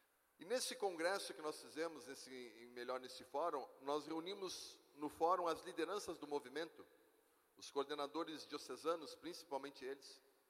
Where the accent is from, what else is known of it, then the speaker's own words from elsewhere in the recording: Pelotas, Rio Grande do Sul, Brazil; lá na minha cidade, em Pelotas.